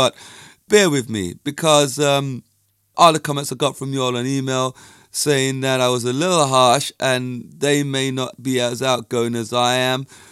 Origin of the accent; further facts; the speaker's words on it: England, United Kingdom; now in -; Although I wasn't born in Jamaica, I can go to Jamaica and they don't know that I'm an English person, because I can just drop into that accent naturally.